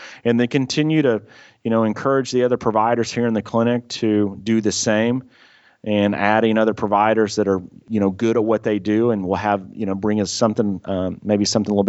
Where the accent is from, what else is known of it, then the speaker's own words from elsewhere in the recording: Tulsa, Oklahoma, United States; I'm originally from Tulsa, Oklahoma. My family was all back here.